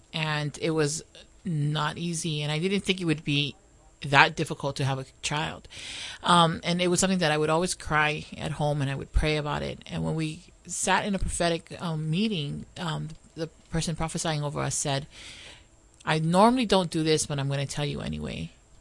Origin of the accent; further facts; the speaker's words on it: Pearl City, Hawaii, United States; I grew up in Palisades in Pearl City.